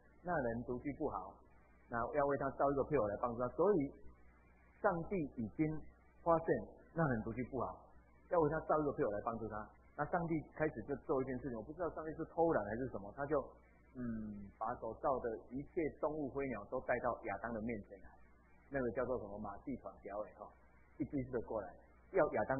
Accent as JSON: {"language": "Chinese", "country": "Taiwan", "said": "我们台湾人也是一样，当你有孩子，你们会请谁取名字啊？"}